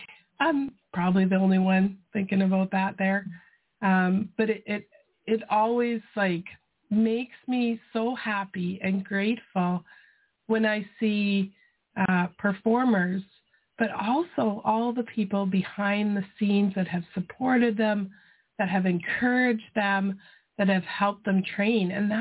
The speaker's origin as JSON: {"language": "English", "region": "Saskatchewan", "country": "Canada", "tie": "born there", "said": "I love Saskatchewan. I was born in Saskatchewan."}